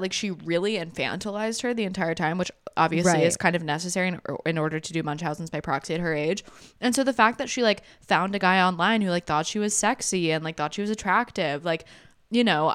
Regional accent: North Carolina, United States; Obviously, I'm a Mountain Dew kid because I grew up in North Carolina.

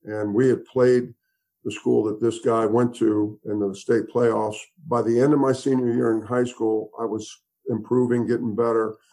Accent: Portsmouth, Virginia, United States; born there; also born or lived in South Florida; I was born in Portsmouth, Virginia, near Norfolk, and Dwight's born just across the bay. And but then we moved up north.

